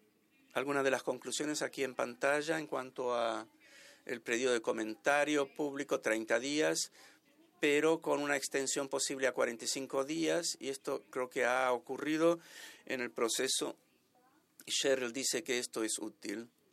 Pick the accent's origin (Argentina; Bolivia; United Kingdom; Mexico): United Kingdom; Spanish is a second language; En mi país, en el Reino Unido, todavía tenemos que hacer esta tarea.